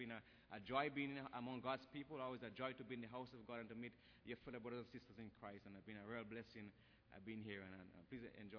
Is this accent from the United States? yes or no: no; Grenada; I am from Grenada. That's in the West Indies, a very small island there.